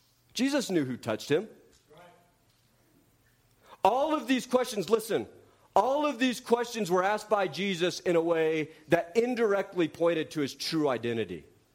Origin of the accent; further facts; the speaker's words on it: Loveland, Colorado, United States; I said, "Well, I'm from Loveland, Colorado. I like baseball," right?